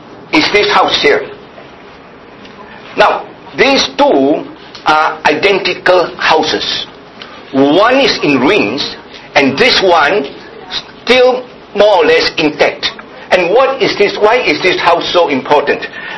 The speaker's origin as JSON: {"language": "English", "region": "Penang", "country": "Malaysia", "tie": "born or raised there", "said": "Many were asking me where I was from. They thought that I was from Singapore or somewhere else. I'm from Penang. So I welcome you all to Penang."}